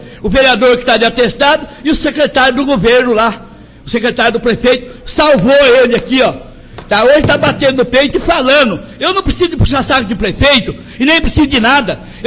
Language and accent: Portuguese; Jataizinho, Paraná, Brazil; Eu nasci e me criei aqui em Jataizinho.